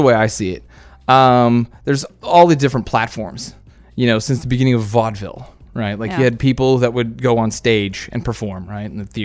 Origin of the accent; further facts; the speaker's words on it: Los Angeles, California, United States; Like, when you say iconic, you got to understand, I come from Los Angeles.